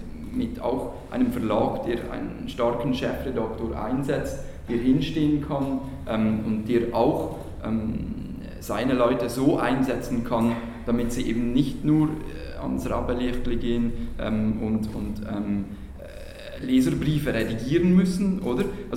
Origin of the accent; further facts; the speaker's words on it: Valais, Switzerland; Also wenn ich jetzt aus der Region, wo ich aufgewachsen bin